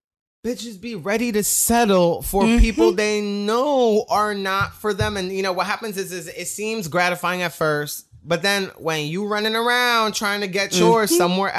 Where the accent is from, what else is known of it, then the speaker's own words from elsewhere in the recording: New York, United States; You know, I'm a New Yorker.